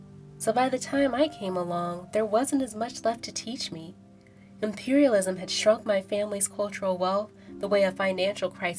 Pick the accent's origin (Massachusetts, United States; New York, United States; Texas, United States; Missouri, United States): Texas, United States; Houston; I grew up in Houston, Texas, where Vietnamese-Cajun fusion restaurants and acclaimed museums were prevalent, but forests where I could spend long hours wildcrafting were not.